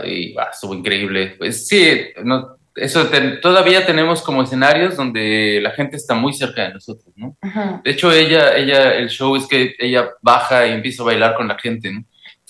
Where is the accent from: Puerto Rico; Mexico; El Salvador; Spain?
Mexico